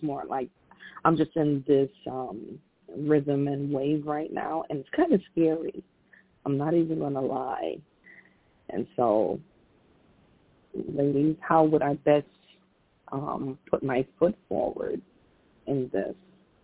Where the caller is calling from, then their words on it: Stamford, Connecticut, United States; I'm calling in from Stamford, Connecticut.